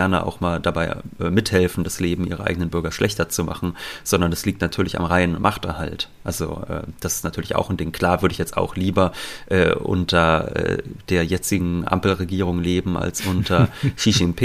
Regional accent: Germany; was habe ich davon als Deutscher? Ich habe davon, dass ich von Deutschen statt von Chinesen regiert werde

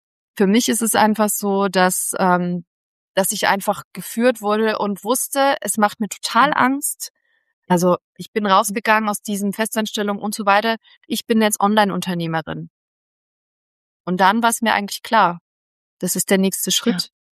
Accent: East Germany, Germany; Ich komme ja auch aus dem Dorf, vom Osten, vom Bauernhof, das weißt du, glaube ich, gar nicht, mit den Hühnern und den Kühen aufgewachsen

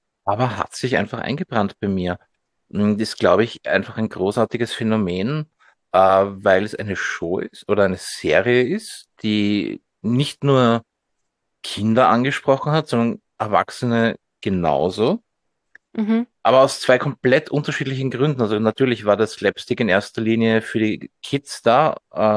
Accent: Austria; ja gut, bis die bei uns in Österreich war und bis ich die dann gesehen habe und auch verstanden habe

